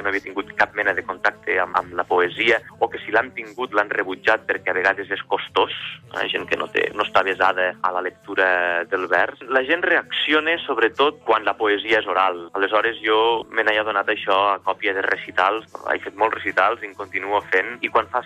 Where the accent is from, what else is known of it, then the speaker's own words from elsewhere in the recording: Almacelles, Catalonia, Spain; sóc d'Almacelles, a la frontera amarga